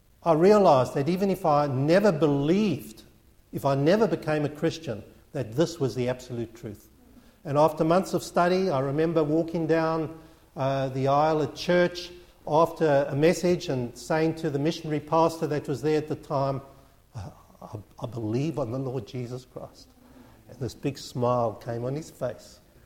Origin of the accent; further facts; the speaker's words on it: South Africa; because I was brought up in South Africa.